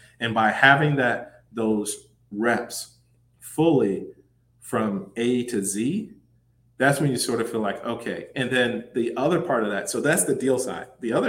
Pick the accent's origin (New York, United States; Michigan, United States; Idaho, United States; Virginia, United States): Michigan, United States; I'm from the Midwest, I'm from Michigan.